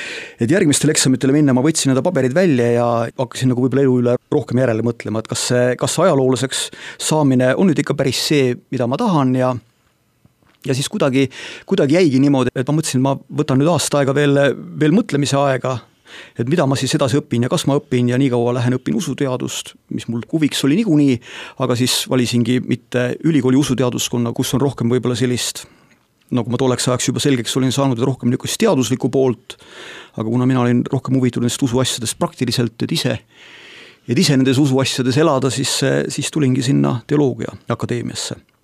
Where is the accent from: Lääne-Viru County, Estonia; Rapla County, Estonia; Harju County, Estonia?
Harju County, Estonia; Tallinn; ma olin Tallinna poiss sel ajal seal sündinud ja kasvanud ja tollal ka elasin seal ja tulin Tartusse